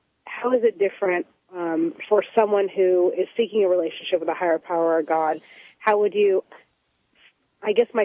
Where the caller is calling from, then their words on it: Houston, Texas, United States; Hi, I'm calling from Houston.